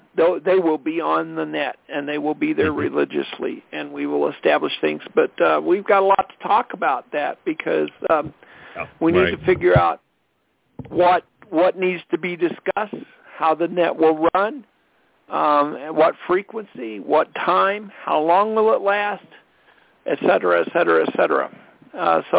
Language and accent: English; Colorado, United States; I'm from Colorado